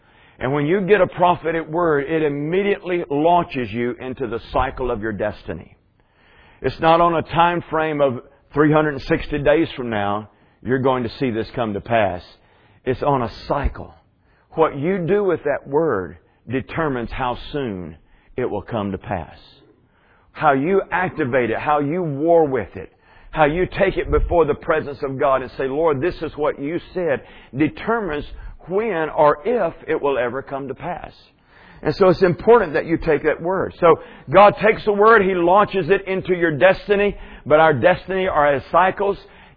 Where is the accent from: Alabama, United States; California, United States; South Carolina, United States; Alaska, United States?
Alabama, United States; moved away as an adult; Listen, I'm born and raised in Alabama. I've ridden through these streets and felt the oppression.